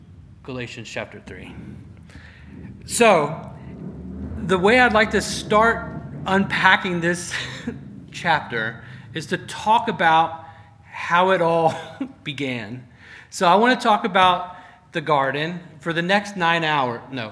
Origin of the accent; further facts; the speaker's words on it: Texas, United States; But when I was growing up in South Texas, we had fig trees.